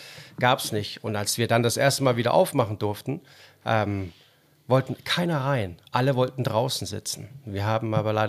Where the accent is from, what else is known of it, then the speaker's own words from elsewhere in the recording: Denmark; Naja, ich bin ja Däne und liebe das, und in Skandinavien unterwegs zu sein.